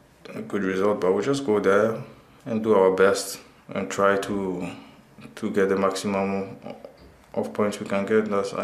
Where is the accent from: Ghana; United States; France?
Ghana; English is a second language; obviously I come from Ghana, so Premier League is the league that everywhere in Africa we watch